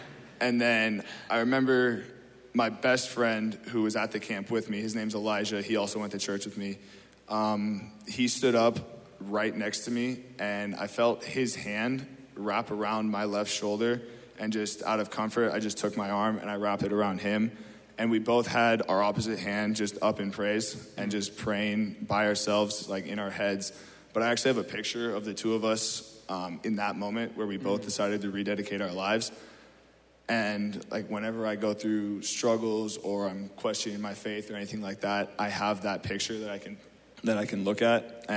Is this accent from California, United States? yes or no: yes; California, United States; But I've been born and raised in the Bay, have a ton of connections here, and grown up here all my life.